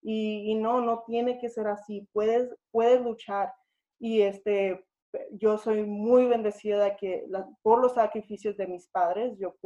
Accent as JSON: {"language": "Spanish", "town": "Ciudad Juárez", "region": "Chihuahua", "country": "Mexico", "said": "Yo soy de Ciudad Juárez, Chihuahua"}